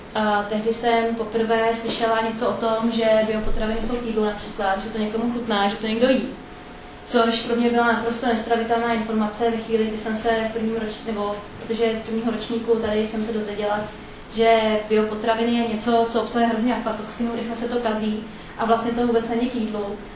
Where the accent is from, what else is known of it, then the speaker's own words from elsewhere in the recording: Prague, Czechia; jsem holka z Prahy.